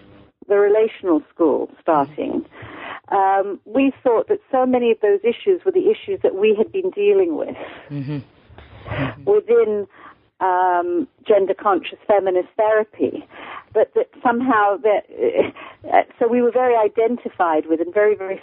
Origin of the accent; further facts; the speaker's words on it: United Kingdom; also born or lived in United States; I'm born in Britain. I'm born and raised in Britain.